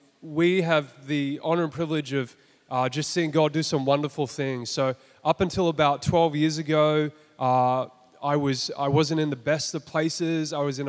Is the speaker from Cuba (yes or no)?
no; Gold Coast, Queensland, Australia; But I'm from the Gold Coast, technically.